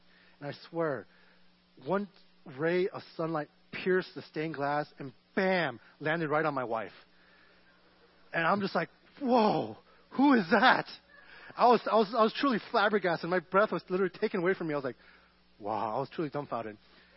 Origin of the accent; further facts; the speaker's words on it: Seoul, South Korea; But as I said, I came from Seoul, South Korea